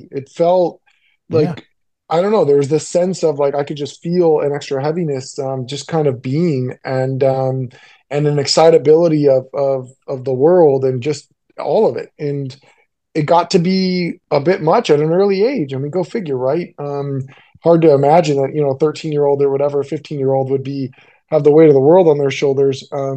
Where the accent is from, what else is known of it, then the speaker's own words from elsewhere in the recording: Monterey, California, United States; I grew up in Monterey, California. It's like central northern California, south of San Francisco. Nice area. A lot of people, tourist area, a bit foggy